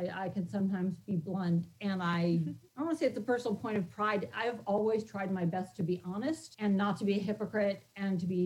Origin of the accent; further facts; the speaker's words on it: New York, United States; I grew up in New York. My husband grew up in New Jersey.